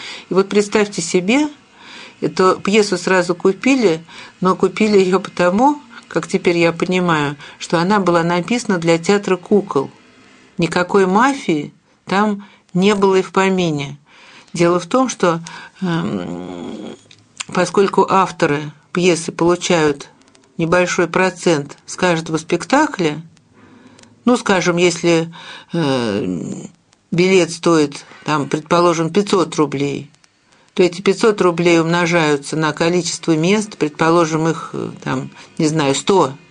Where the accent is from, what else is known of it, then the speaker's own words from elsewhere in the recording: Moscow, Russia; потому что мы обе выросли в Москве